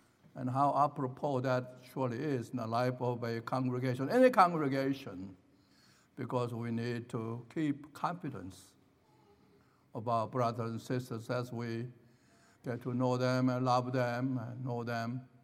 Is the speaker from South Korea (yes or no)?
yes; South Korea; when I was growing up in South Korea.